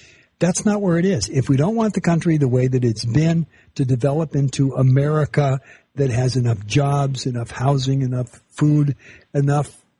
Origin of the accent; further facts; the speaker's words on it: United States; Whatever it comes down to, I'm an American. I'm a former Marine. I love this country.